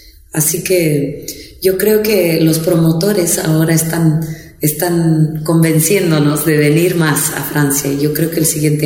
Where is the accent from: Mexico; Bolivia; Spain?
Mexico; Oaxaca; Pero ahora mismo, mi tierra en Oaxaca, hace un año tuvimos una represión terrible en mi estado.